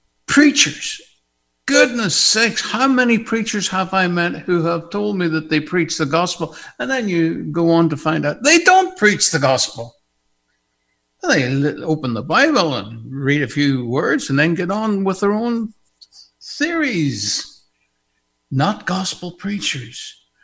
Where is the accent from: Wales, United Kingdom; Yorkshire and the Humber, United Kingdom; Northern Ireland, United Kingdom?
Northern Ireland, United Kingdom; Maghera; I'm from Magara, which is in Northern Ireland.